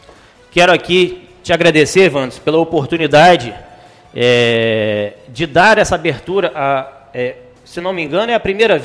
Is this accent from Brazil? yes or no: yes; Natividade, Tocantins, Brazil; me colocar à disposição da minha cidade, da minha terra tão amada, minha amada Natividade.